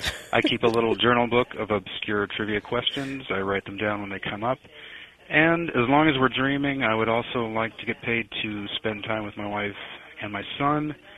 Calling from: Grand Forks, North Dakota, United States; Good morning. … I'm calling from Grand Forks, North Dakota

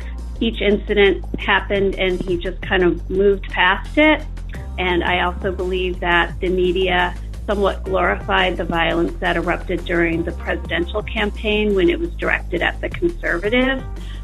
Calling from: Fall River, Massachusetts, United States; I'm calling from Fall River, Massachusetts.

